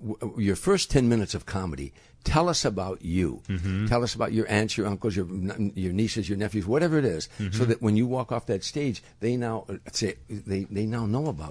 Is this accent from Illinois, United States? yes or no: yes; Harvey, Illinois, United States; Talk about where you're from, Harvey. Where are you from? I said, Harvey, Illinois.